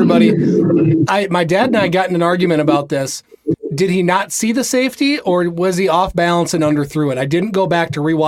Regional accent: Minnesota, United States; I'm a Minnesota sports fan. I'm a Minnesotan

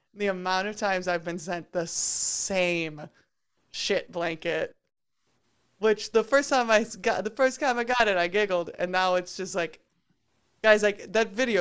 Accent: Midwest, United States; Yeah, but as a Midwesterner, it just

